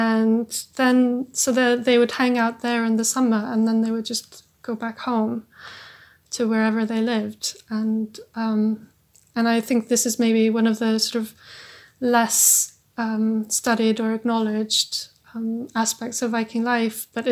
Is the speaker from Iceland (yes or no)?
yes; Iceland; I'm from Iceland, obviously, and I think traveling around Iceland is fabulous.